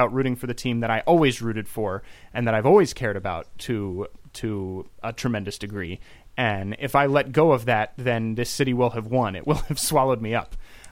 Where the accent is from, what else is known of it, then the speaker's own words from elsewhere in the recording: Alexandria, Virginia, United States; I'm from Alexandria, Virginia, and I became a baseball fan because my dad was a huge Cal Ripken fan